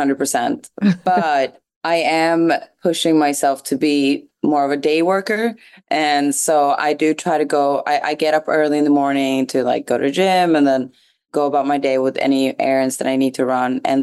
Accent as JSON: {"language": "English", "country": "Sweden", "tie": "born or raised there", "said": "I grew up on Gambian, Senegalese music, and, you know, also growing up in Sweden at a very early age, they were playing Afrobeat already out there."}